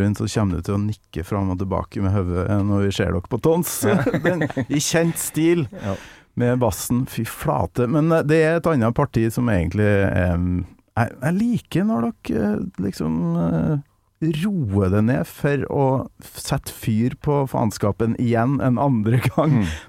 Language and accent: Norwegian; Kolvereid, Trøndelag, Norway; Samme som Kolvereid da, der jeg kommer ifra.